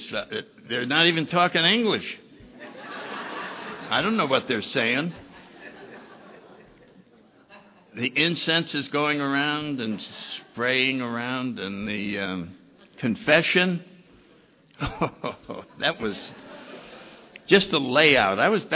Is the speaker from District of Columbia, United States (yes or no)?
no; New Haven, Connecticut, United States; born there; I was born in 1931 in New Haven, Connecticut